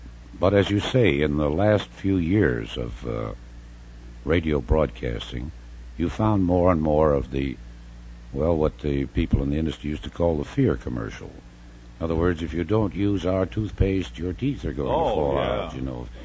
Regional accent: Montana, United States; also born or lived in Wisconsin; Oh, originally from, I was born in Wisconsin. And I moved to Montana when I was quite a young kid. Finished high school and college there, graduated from the University of Montana.

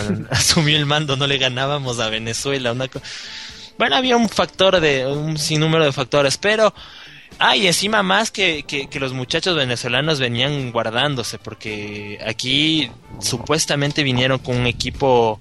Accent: Ecuador; un partido que para empezar como ecuatorianos, y no es que querramos hacer bronca ni demás, pero no nos gusta perder el partido con Perú.

